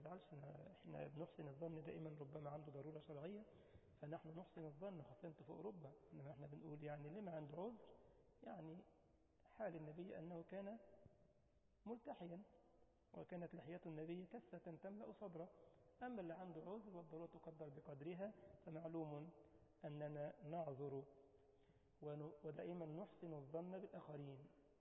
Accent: Tunisia; طبعا يا عم الشيخ انت عارف ان انا تونسي

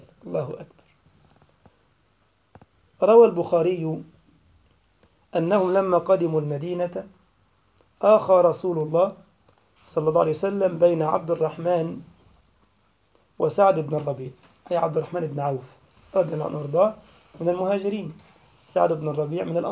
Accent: Alexandria, Alexandria Governorate, Egypt; ويجي يستريح عندنا في اسكندرية ويكرم

